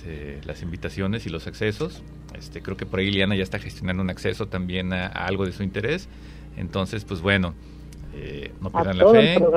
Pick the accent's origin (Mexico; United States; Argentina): Mexico; Puerto Vallarta, Jalisco; moved away; also born or lived in Mexico City; tenía dos apodos, ¿no? Por un lado era … Y por otro lado me decían ellos mismos